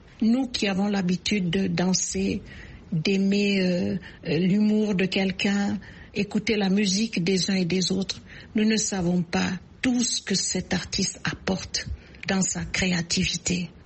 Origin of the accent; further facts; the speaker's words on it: Gabon; ce problème des droits d'auteur est un problème crucial chez nous au Gabon.